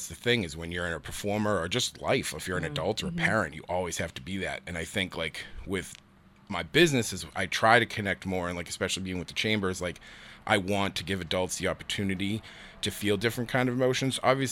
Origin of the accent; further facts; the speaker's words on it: Boston, Massachusetts, United States; I should have been like a longshoreman or a post office worker because I grew up in Southie